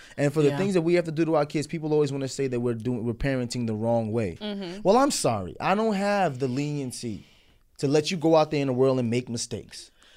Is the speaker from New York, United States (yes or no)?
yes; Brooklyn, New York, United States; Listen, growing up in Brooklyn, you had, like, we went through this.